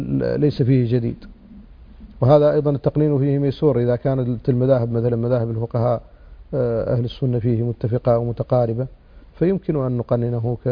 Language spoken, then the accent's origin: Arabic; Mauritania; عندنا في موريتانيا تقنين المذهب المالكي على وفق المساطر القانونية